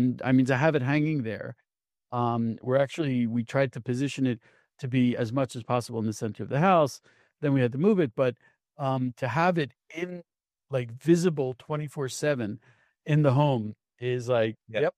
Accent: United States; I grew up in America in the conservative movement.

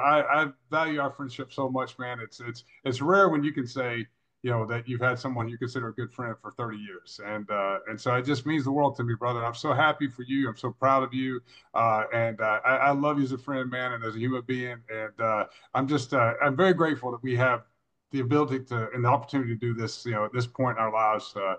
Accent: Georgia, United States; even though I didn't grow up that far from Orlando, I grew up in Georgia, I'd never been to Orlando that much.

